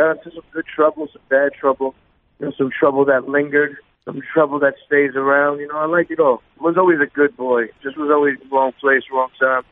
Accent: Flushing, New York, United States; I was a young man growing up in Flushing, Queens, come from a working class family, was always imaginative and curious and ready to do whatever

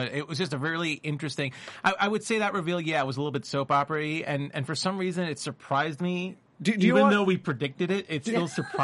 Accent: Brooklyn, New York, United States; I grew up in New York. So, you know, in Brooklyn, everybody in Brooklyn watches The Godfather

